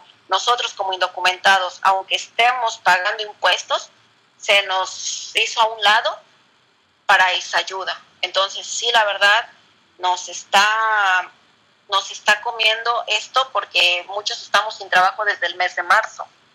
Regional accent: Mexico; moved away

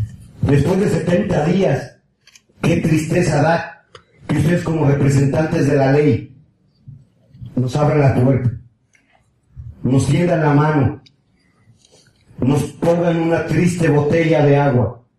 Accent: Tlaxcala, Mexico; Yo no soy de Guerrero, señores, yo soy de Tlaxcala.

